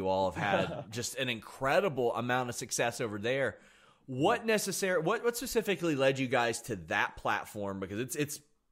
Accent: Appalachia, United States; I am Appalachian mutt. I am just pure Kentucky, West Virginia, Tennessee, that general region.

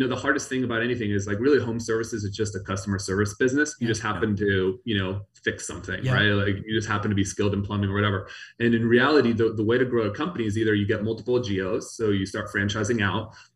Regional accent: California, United States; I grew up you know, my dad was in tech, and so I kind of grew up around in tech in the Bay Area.

